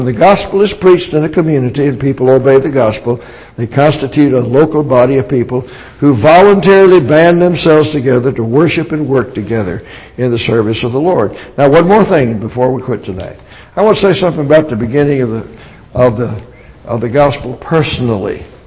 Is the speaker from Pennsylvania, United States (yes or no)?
no; Virginia, United States; I remember how it began in the community where I grew up in Virginia. My folks were members of the Christian Church, and we attended that until I was 11 years old.